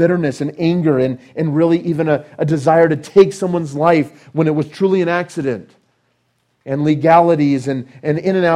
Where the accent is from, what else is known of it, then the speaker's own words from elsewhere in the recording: California, United States; when I grew up in California, this happened every summer